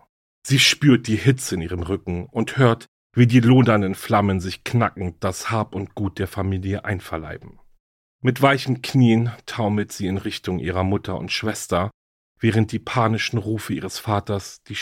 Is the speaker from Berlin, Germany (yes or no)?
yes; Berlin, Germany; Berlin, meine Heimatstadt